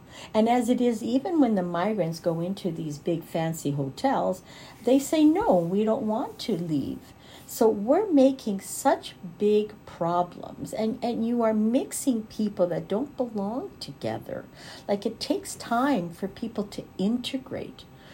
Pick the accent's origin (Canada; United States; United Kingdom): Canada; gnawing away from my rights as a human being, as a Canadian or as a North American.